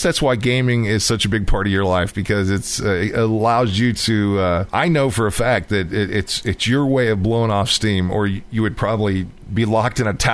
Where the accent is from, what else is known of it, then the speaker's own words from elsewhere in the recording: London, Ontario, Canada; now in United States; You know, I've got friends that I have here in my hometown. Of course, I don't live in London, Ontario, Canada, but I live in the South, the Southern United States, somewhere in the Bluegrass State.